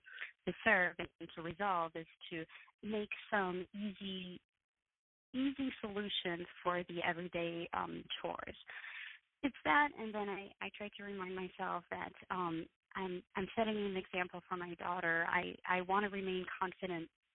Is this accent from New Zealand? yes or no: no; France; when I grew up in France